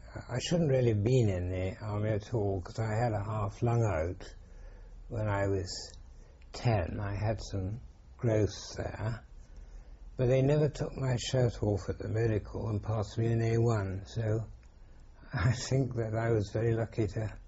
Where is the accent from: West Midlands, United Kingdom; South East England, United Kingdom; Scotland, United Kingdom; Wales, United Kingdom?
South East England, United Kingdom; also born or lived in London; No, although I was born there, I went and lived for the first 10 years of my life in Sussex.